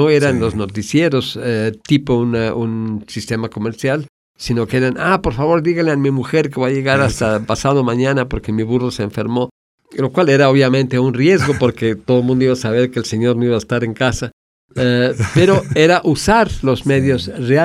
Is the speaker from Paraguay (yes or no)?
no; Oaxaca, Mexico; Hace 25 años regresé a Oaxaca. Es una coincidencia, no fue simplemente por regresar a Oaxaca, regresar a mi tierra, la tierra de mis ancestros.